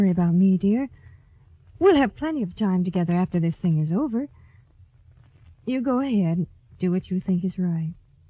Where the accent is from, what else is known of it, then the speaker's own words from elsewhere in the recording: Chicago, Illinois, United States; I was born and raised in Chicago.